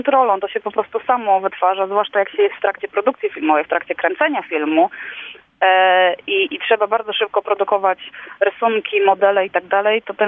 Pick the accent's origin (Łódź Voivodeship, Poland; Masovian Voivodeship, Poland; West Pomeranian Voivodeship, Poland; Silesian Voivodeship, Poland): West Pomeranian Voivodeship, Poland; Szczecin; now in Berlin, Germany; ja jestem ze Szczecina i mieszkam w Berlinie.